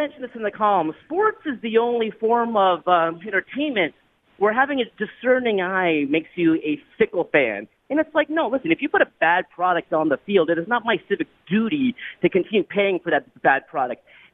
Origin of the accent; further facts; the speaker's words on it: Los Angeles, California, United States; if you would have told me that when I was growing up in Sherman Oaks